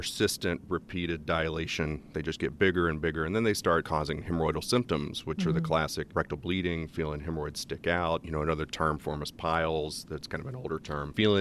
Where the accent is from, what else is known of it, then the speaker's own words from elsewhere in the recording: Texas, United States; So I grew up in Texas. I went to Baylor for undergrad in Waco.